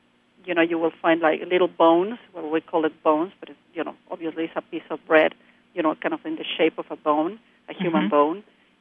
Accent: Mexico City, Mexico; English is a second language; I was growing up in Mexico City, you know, even my family's from Oaxaca

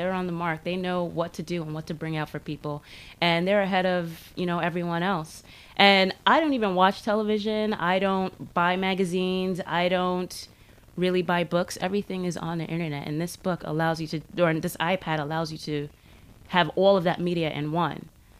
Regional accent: New York City, New York, United States; I'm born and raised in actually Crown Heights. Oh, but I live in East New York.

